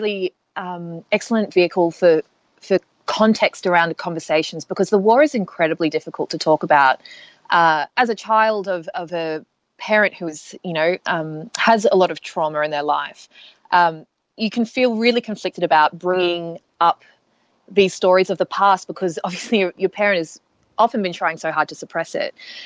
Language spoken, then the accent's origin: English; Australia; being an Asian Australian woman, you know, growing up in Australia